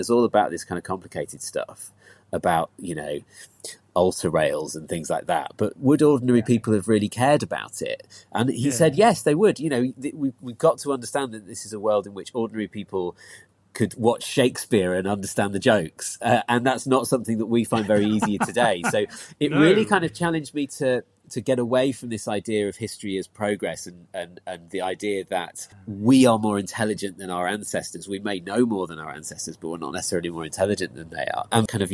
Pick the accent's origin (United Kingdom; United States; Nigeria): United Kingdom; Christchurch, South West England; also born or lived in Leeds; When I was five, we moved down to Dorset, lived down by the sea in Christchurch, which was lovely.